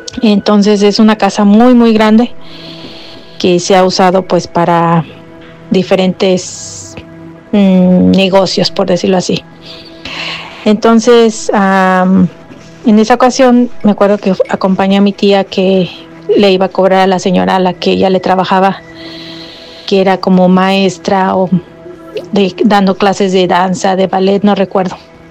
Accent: Celaya, Guanajuato, Mexico; now in California, United States; hablo de California. Soy de Celaya, Guanajuato.

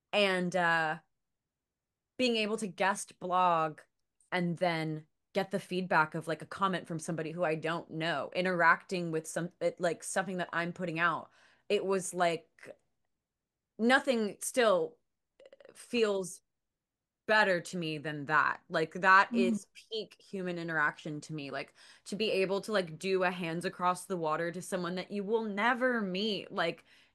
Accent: New Jersey, United States; also born or lived in North Carolina; And then like I grew up, I'm from Jersey, but then I moved to North Carolina for a couple years and then moved back to Jersey.

